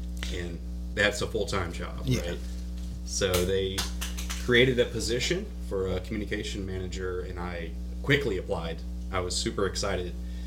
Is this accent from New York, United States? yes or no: no; Tallahassee, Florida, United States; born there; Yeah, briefly, I was born in Tallahassee, Florida.